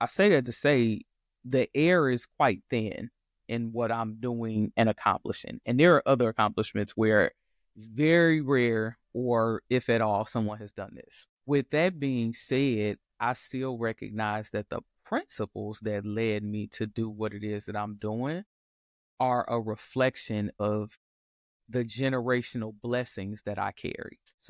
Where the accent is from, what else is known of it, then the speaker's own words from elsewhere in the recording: Detroit, Michigan, United States; because y'all know I'm from Detroit.